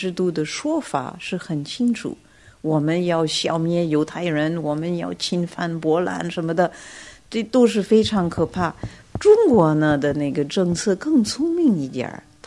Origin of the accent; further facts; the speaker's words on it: France; Chinese is a second language; 我们作为法国人，我们有我们的很多毛病啊